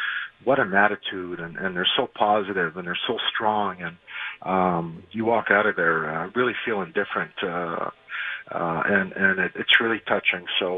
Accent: Montreal, Quebec, Canada; we grew up in Montreal

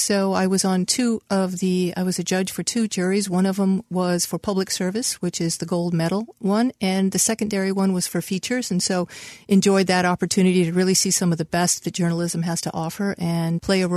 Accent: Denver, Colorado, United States; moved away as an adult; now in Philadelphia, United States; I grew up in Colorado, actually. So started out in Denver, really loved that, graduated from DU, University of Denver, and headed out here in 1999.

